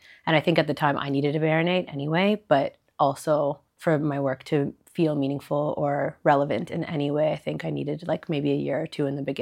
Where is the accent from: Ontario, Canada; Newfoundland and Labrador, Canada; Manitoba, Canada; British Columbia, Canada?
Ontario, Canada; Toronto; moved away as an adult; now in Cairo, Egypt; So I was born and raised in Toronto, and I moved to Cairo 5 years ago on accident.